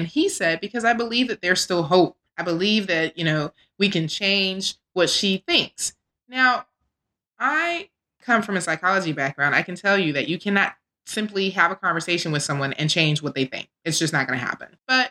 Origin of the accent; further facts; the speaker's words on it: the South, United States; So I'm from the South, and I know exactly where he's coming from on this.